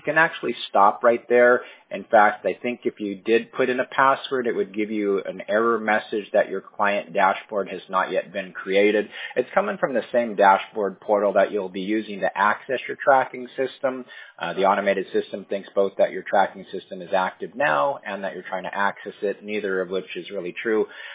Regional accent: Bellevue, Washington, United States; born there; Yeah, but I was born in Bellevue, Washington.

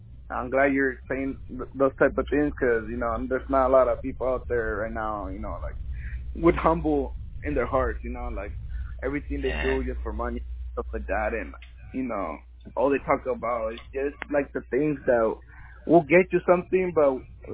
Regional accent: Michoacán, Mexico; I'm from Michoacan.

